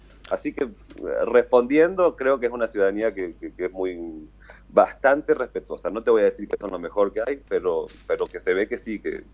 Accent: Argentina; Y yo veo a esta ciudadanía como argentino

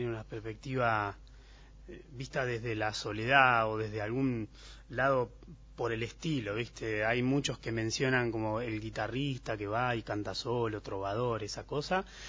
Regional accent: Luján, Buenos Aires Province, Argentina; Soy de Luján.

